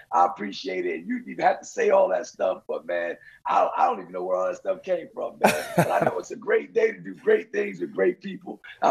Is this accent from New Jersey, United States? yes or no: yes; New Jersey, United States; So, you know, I was a regular kid growing up in New Jersey, doing regular things.